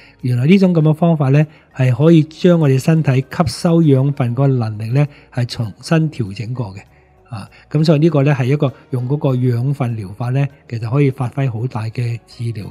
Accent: Hong Kong, China; 而家我哋中国人好多系香港好多 O 型嘅。

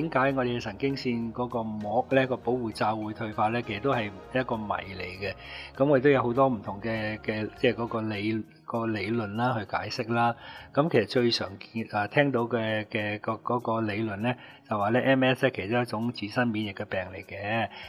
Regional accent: China; 就比較食小麥多過食我哋中國人或者亞洲人食飯啦

